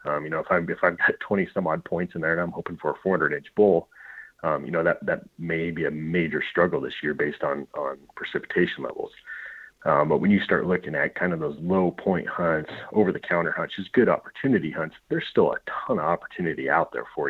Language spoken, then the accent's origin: English; Montana, United States; where I grew up in Western Montana, if we get a real, real wet spring, you'd have tons of vegetation on the ground